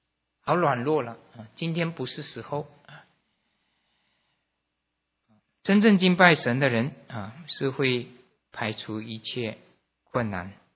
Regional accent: China; 以前古代的时候，我们中国人这个还了解，这个皇帝下圣旨的时候

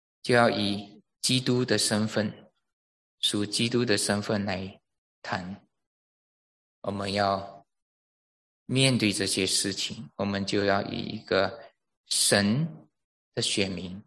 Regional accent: East Malaysia, Malaysia; 但是大家里头都是知道说我们都是东马来的。

